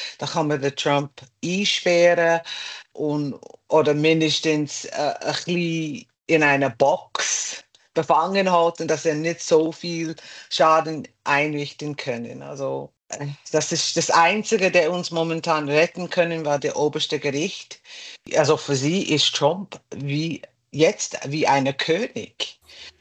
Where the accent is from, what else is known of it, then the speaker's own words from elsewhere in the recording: United States; German is a second language; Für mich, es wird immer existieren als Amerikanerin. Also meine Familie sind in Amerika, bevor es überhaupt Amerika war. Also ich bin ein Drittel Native American.